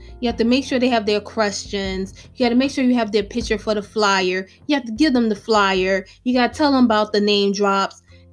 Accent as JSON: {"language": "English", "region": "New York", "country": "United States", "accent": "New York", "said": "hopefully you love my New York accent"}